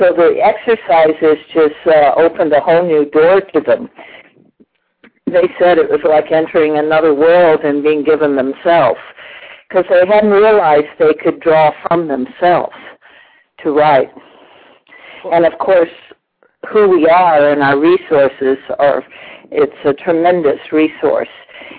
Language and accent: English; Texas, United States; It was based on my family growing up in Texas. And I did it about 3 generations of Texas women.